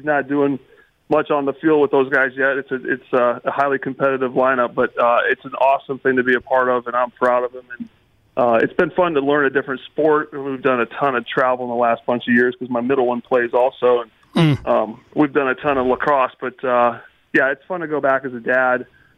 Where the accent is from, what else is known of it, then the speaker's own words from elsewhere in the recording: Indiana, United States; now in California, United States; growing up in Indiana, it's not a wine area, but liked a lot of nice restaurants, people were into wine. I live in California